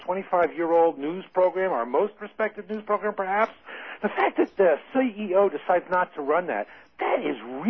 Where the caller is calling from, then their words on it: Santa Cruz, California, United States; I'm calling you from California.